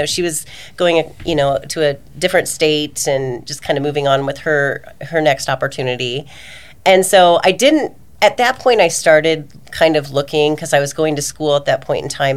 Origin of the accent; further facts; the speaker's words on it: Nebraska, United States; So I grew up in Nebraska, born and raised. My family all still lives back there. Nobody has left Nebraska except for me.